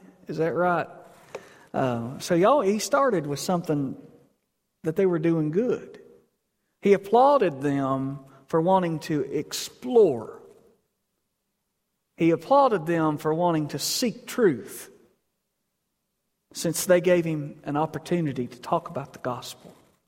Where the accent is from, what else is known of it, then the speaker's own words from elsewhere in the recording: Stony Creek, United States; that's a big word, and I'm from Stony Creek